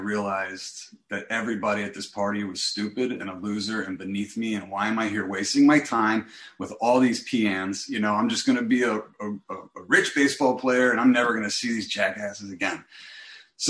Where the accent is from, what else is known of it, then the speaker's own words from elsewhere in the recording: East Coast, United States; I don't know if they do that on the West Coast, but I grew up on the East Coast.